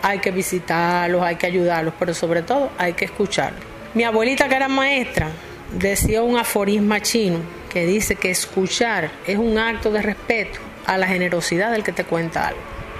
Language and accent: Spanish; Maniabón, Holguín, Cuba; Quiero escribir los cuentos de Maniabón, que es mi tierra natal. Yo siento que tengo una deuda con mi pueblo, con mi familia.